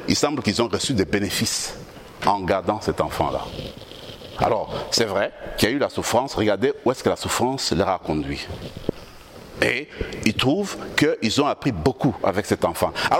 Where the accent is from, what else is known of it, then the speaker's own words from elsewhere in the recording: DR Congo; born there; Alors, vous savez bien que je suis né au Congo.